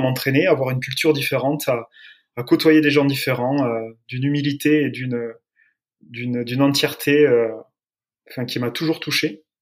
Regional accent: Agen, Nouvelle-Aquitaine, France; pour commencer par le début. Je suis originaire du Lot-et-Garonne, d'Agen, baigné dans le rugby

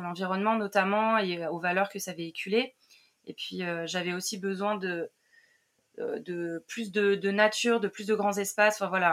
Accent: Auvergne-Rhône-Alpes, France; j'ai 35 ans, je viens à la base de région lyonnaise

